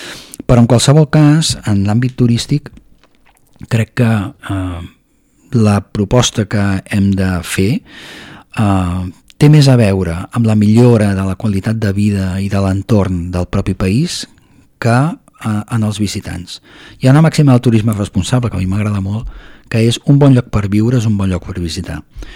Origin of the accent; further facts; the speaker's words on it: Barcelona, Catalonia, Spain; Jo sóc de Barcelona i ho puc dir